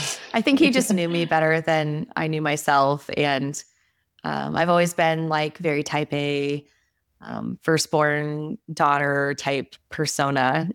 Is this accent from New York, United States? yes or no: no; Indiana, United States; Yeah, I was raised in the Midwest. So I live in Indiana, and I've lived here the majority of my life.